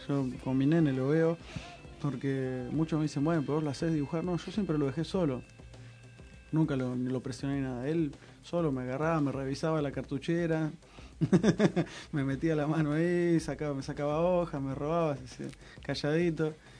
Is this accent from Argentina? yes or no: yes; Argentina; nosotros acá, como argentinos que somos